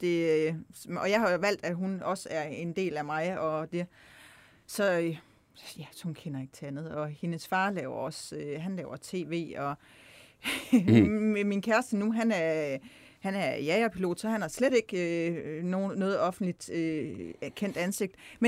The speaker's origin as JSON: {"language": "Danish", "region": "North Denmark Region", "country": "Denmark", "tie": "born or raised there", "lives_now": "Kolding, Denmark", "said": "Jeg er født i opvokset i Nordjylland, Himmerland, helt opad."}